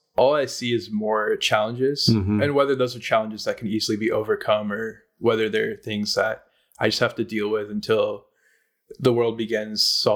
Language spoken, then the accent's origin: English; California, United States; that pertain to my experiences growing up in the Silicon Valley and factors like that.